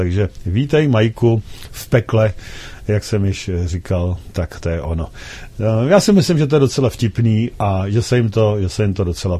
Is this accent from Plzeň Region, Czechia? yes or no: yes; Plzeň, Plzeň Region, Czechia; Oba dva jsme z Plzně, takže víme, o co jde